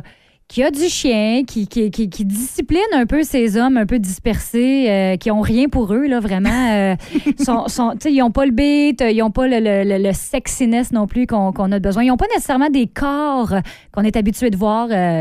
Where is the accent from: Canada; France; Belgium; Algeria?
Canada; Cap-de-la-Madeleine, Quebec; Oui, je viens du Cap de la Madeleine, en fait.